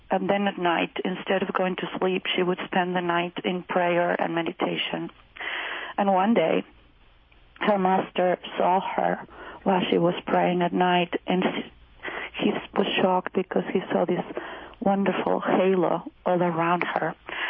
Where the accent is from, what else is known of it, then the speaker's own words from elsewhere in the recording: Argentina; moved away as an adult; now in United States; I was born in Argentina, and I actually lived there until 1996 when I moved with my husband, who happens to be American, and my two little children. I was raised Catholic